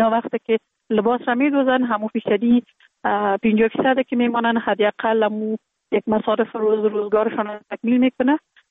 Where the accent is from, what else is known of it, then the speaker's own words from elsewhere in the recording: Kabul, Afghanistan; born there; در کابل زندگی میکنم. در کابل متولد شدیم. در سال 1363 در یک خانه واده روشن فکر، خانواده که از جمله خانواده های اهل معارف کشور بودن متولد